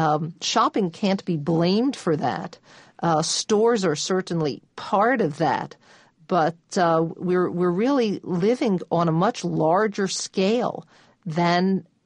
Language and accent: English; Philadelphia, Pennsylvania, United States; I always have loved this ever since I was a child growing up in Philadelphia.